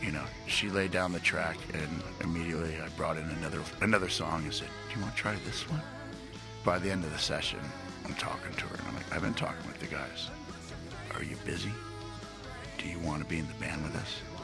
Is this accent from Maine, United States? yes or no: no; North Bay, California, United States; Growing up in North Bay, California, my father and his brothers are all from Ecuador.